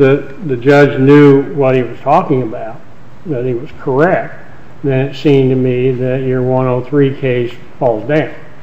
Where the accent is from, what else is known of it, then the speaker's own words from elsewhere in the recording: Kansas, United States; I'm from Kansas